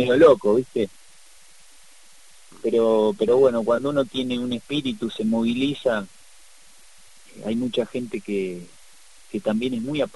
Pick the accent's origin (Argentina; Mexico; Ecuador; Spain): Argentina; Avellaneda, Buenos Aires Province; porque nosotros somos de Avellaneda, ¿viste?